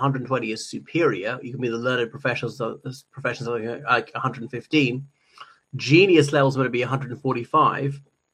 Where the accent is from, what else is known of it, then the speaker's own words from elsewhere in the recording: Ireland; from Ireland.